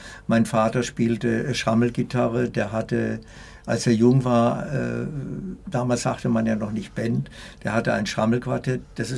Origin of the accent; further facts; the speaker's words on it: Heidelberg, Baden-Württemberg, Germany; also born or lived in Sudetenland; Wir waren quasi Vertriebene aus dem Sudetenland. Und ich war ein Jahr alt, als ich dann nach Heidelberg kam. Und ich betrachte mich eigentlich als Heidelberger